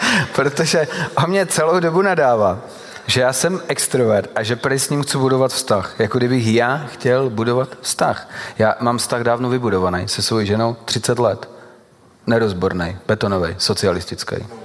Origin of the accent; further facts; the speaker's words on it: Moravia, Czechia; ale já jsem Moravák, víš?